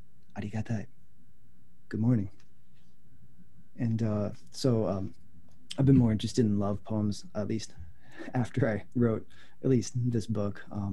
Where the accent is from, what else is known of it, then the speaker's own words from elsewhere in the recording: United States; My mom brought me here, my dad went back to Japan. So I was raised in America.